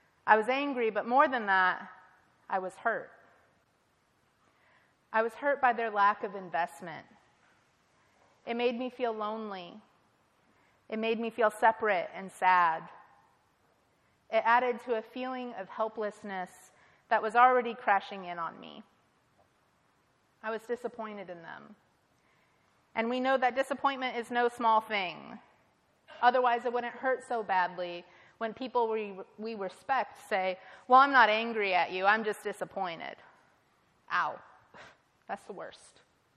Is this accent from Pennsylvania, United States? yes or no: no; Ohio, United States; moved away; also born or lived in Oakland / San Francisco; I'm from Ohio, and I love it there. I love the logistical ease of a small town. And after living in Oakland and San Francisco for about 11 years now, a near-empty parking lot is like a thing of magic to me.